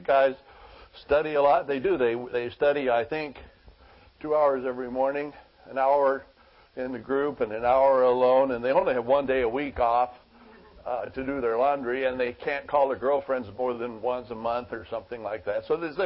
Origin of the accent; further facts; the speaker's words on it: Idaho, United States; I come from Idaho where there's lots of Mormons